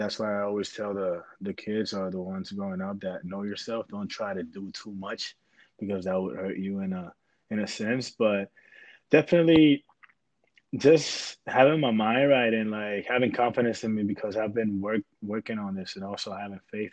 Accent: New Jersey, United States; because I was born in New Jersey and lived a little bit around there.

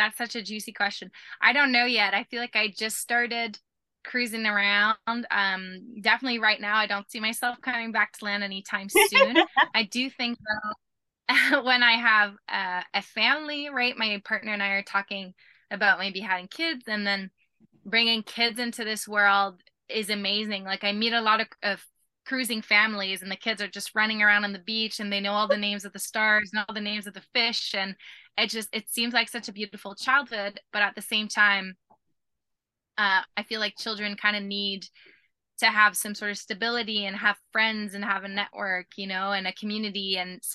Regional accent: Canada; So my boat is Canadian and I'm Canadian.

